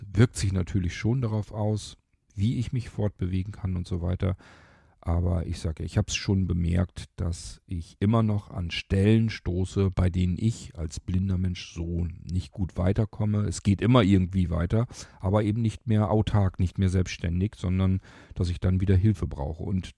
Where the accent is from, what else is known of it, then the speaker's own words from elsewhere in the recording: Lower Saxony, Germany; in meine Heimat gefahren, von Rochsburg dann weg, nach Niedersachsen zurück.